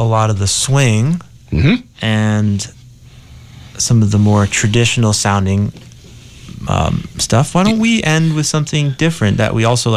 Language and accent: English; Marlboro, United States; I grew up in Marlboro